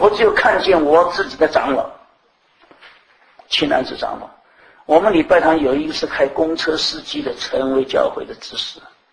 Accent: China; 我们中国人常常讲说，人不自私，天诛地灭

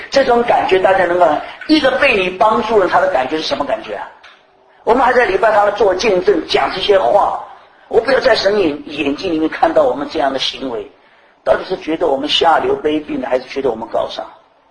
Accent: China; 我们中国人常常讲说，人不自私，天诛地灭

